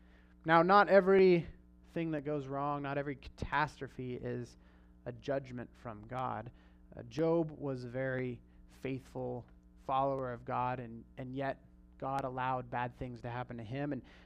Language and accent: English; Hanford, California, United States; my wife and I, we grew up in Hanford, which is near Fresno, so it's about 2.5 hours away.